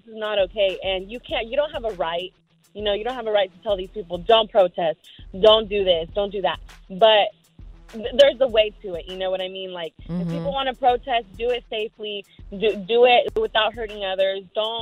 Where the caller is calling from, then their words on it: Sacramento, California, United States; I'm calling from Sacramento.